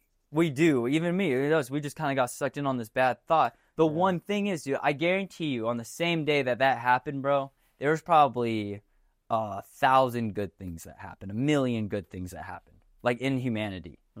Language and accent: English; United States; now in abroad; I'm American. I love my country, and I want to see my country standing strong as one.